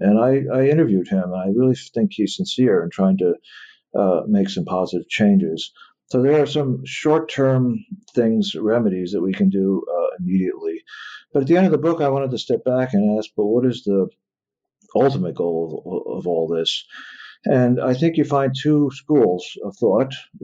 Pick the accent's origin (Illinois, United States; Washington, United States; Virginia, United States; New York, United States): New York, United States; New York City; And I'm from New York City